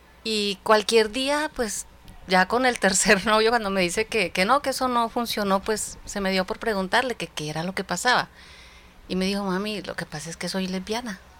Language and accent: Spanish; Santa Marta, Magdalena, Colombia; Bueno, yo soy de Santa Marta